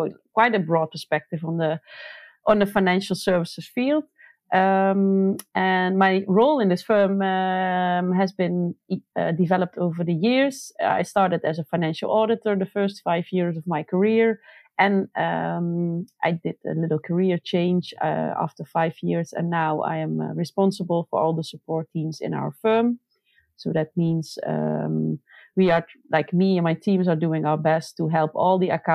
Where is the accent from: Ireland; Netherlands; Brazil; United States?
Netherlands; English is a second language; from the Netherlands, indeed.